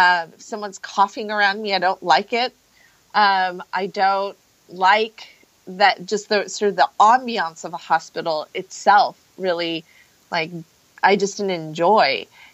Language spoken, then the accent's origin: English; Palo Alto, California, United States; And it turned out he was from Palo Alto, and I was telling him how I was from Palo Alto.